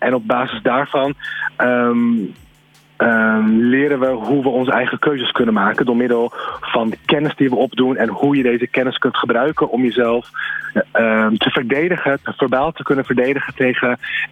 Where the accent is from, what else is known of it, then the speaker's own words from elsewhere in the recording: Amersfoort, Utrecht, Netherlands; Ik kom uit Amersfoort en ik ken daar heel veel mensen. En ik ben mijn vrijwilligerswerk ben ik in Amersfoort gestart.